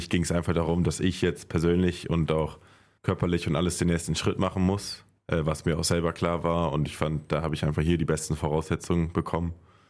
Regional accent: Haldern, North Rhine-Westphalia, Germany; Handballspielgemeinschaft Haldern-Merrock-Isselburg, das ist halt mein Heimatdorf. Ich komme ja ursprünglich aus Haldern. Also es ist ein 5000 Seelen Einwohnerdorf. Ja. Alles sehr, sehr ländlich gelegen und da kennt halt jeder jeden.

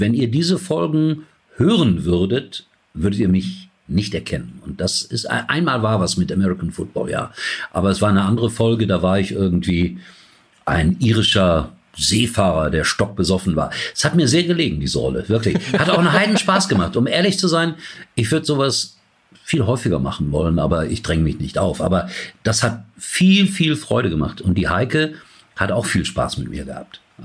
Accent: Gelsenkirchen, North Rhine-Westphalia, Germany; Ich bin gebürtiger Schalker. Das heißt also nicht Gelsenkirchner, sondern Schalker. Das ist ja ein kleiner Ortsteil. Wissen ja viele Leute gar nicht. Hat heute vielleicht noch 15.000 Einwohner. Früher waren es mal 30.000.

